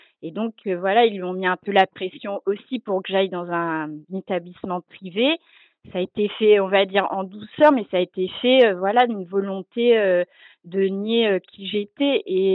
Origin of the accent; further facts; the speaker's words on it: Normandy, France; moi, j'étais en Normandie, et donc la Seconde Guerre mondiale, c'est omniprésent donc là où j'ai grandi, c'est omniprésent tout le temps, toute l'année.